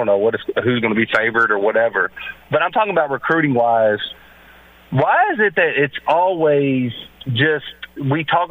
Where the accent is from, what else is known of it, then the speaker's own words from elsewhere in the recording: Shepherdsville, Kentucky, United States; from Shepherdsville